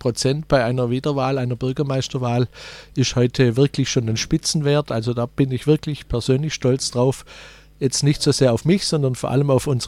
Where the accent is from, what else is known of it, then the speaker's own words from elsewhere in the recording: Grafenberg, Baden-Württemberg, Germany; dass ich in meinem Heimatort Grafenberg für den Gemeinderat kandidiert habe